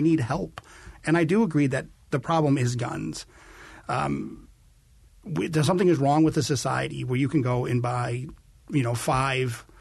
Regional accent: Colorado, United States; I'm from Colorado, and I used to go and give religious sermons in Colorado Springs

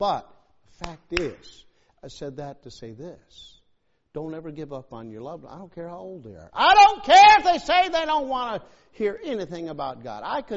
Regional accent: New England, United States; And I'm a Yankee, I'm from New England

